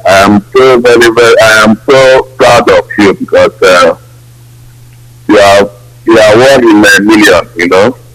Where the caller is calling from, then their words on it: Sweden; I'm calling from Sweden